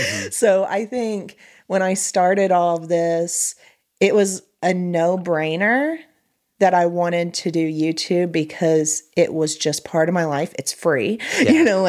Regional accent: Teays Valley, West Virginia, United States; But it was a guy from my hometown. I'm from Taze Valley.

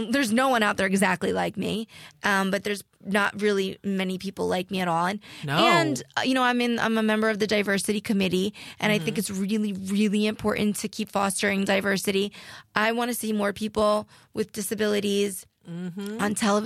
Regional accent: New Jersey, United States; And, you know, yeah, I am from New Jersey, and I am Italian, and I am in a wheelchair.

